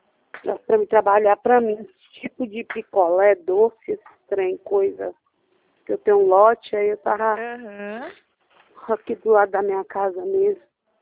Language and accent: Portuguese; Riachão das Neves, Bahia, Brazil; eu sou de Riachão das Neves, no oeste da Bahia.